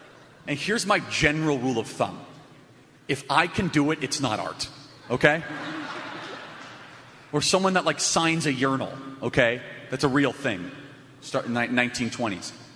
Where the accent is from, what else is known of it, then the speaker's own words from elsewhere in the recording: Chicago, Illinois, United States; I'm from Chicago, can't stand it.